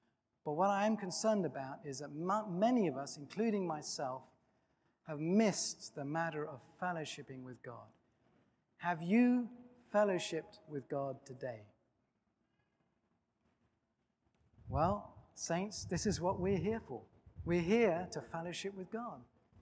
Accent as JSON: {"language": "English", "region": "England", "country": "United Kingdom", "said": "You know, I'm an Englishman and I've been educated"}